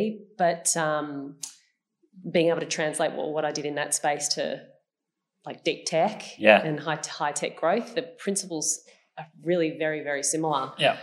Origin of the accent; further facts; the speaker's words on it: Sydney, New South Wales, Australia; now in Newcastle, Australia; I'm from Sydney originally